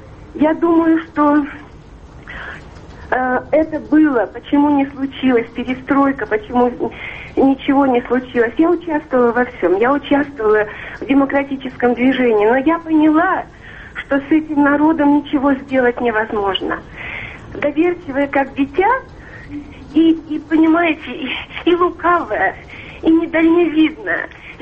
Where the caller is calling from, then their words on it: British Columbia, Canada; Я звоню вам из Канады. Это я недалеко от Ванкувера.